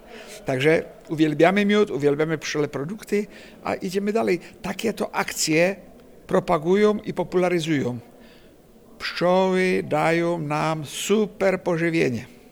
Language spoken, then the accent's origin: Polish; Czechia; Polish is a second language; 30 lat temu była średnia zużycia miodu na osobę u nas w Republice Czeskiej 25 deka.